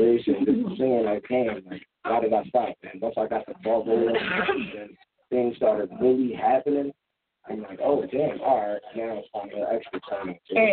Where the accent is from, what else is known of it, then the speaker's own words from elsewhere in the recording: Philadelphia, Pennsylvania, United States; I I like to say I'm from Uptown, but I lived everywhere in Philly, man. So I'm just from Philly.